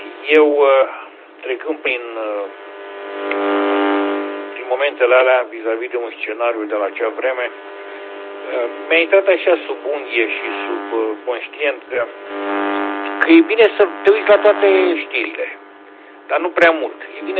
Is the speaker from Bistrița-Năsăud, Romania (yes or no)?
no; Bucharest, Romania; eu sunt bucureștean, în moldovenesc. Sunt de 15 ani